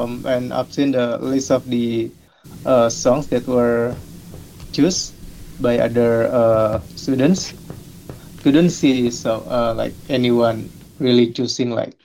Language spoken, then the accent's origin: English; Jakarta, Indonesia; moved away as an adult; now in Dunedin, New Zealand; I was born and raised in Indonesia, from Jakarta. So I moved to New Zealand a few months ago in February 2025 for study.